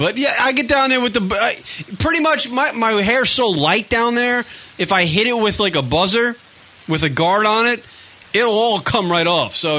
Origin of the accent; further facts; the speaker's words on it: Ireland; I'm Irish.